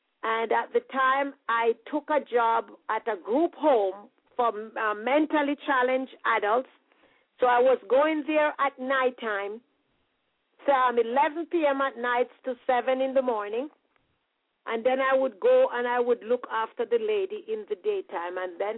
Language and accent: English; Jamaica; I was born and raised in Jamaica